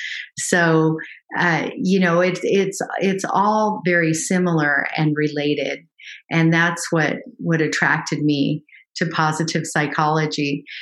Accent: California, United States; So I grew up in California and worked at the local university there

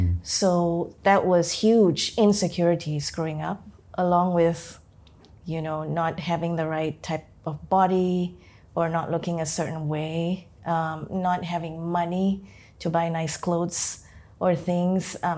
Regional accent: India; And as an Indian woman, like, I had to learn to shave because we have a lot of hair on us

